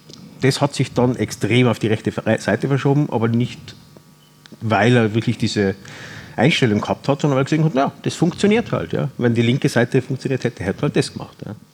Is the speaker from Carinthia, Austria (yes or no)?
yes; Carinthia, Austria; als Kärntner sieht man Oberösterreich auch schon aus, Ausländer.